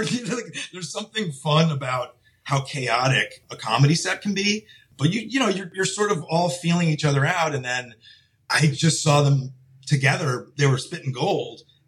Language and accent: English; New York, United States; now in Los Angeles, United States; I'm from New York.